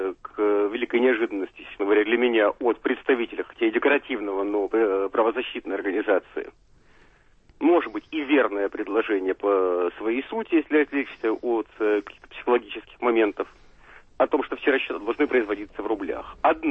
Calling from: Moscow, Russia; я звоню из Москвы.

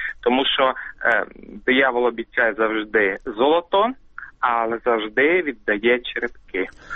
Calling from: Poltava, Poltava Oblast, Ukraine; громада Ранвіра, Ріана, Полтава.

